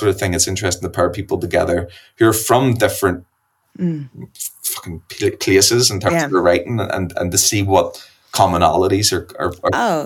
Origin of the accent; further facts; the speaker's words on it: Northern Ireland, United Kingdom; I see myself as an Irish person and that's my, you know, and that's my right.